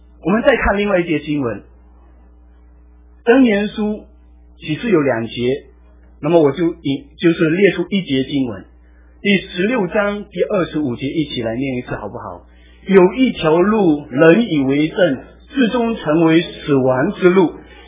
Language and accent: Chinese; Malaysia; 我现在还拿马来西亚护照，我回去马来西亚的时候，我回到自己的国家，我其实是就是回家的，因为我是马来西亚的公民